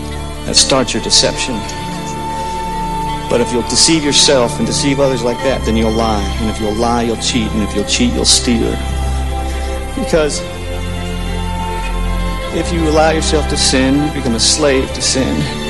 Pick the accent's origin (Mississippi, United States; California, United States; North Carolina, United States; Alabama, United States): Mississippi, United States; Wiggins; I'm from Wiggins, Mississippi.